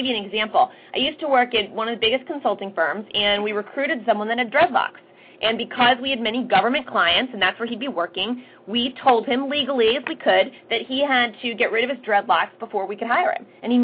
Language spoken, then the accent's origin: English; Philadelphia, Pennsylvania, United States; I don't have control over the fact that I'm from Philadelphia, I talk fast, I have an accent